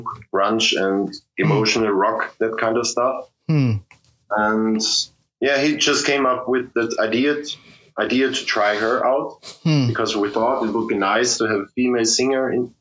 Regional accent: Carinthia, Austria; English is a second language; also born or lived in Vienna; But yeah, I spent like all of my life in Carinthia

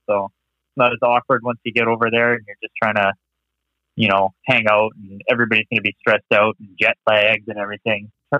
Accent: Thunder Bay, Ontario, Canada; I'm 24 years old. I'm from Thunder Bay, Ontario, Canada.

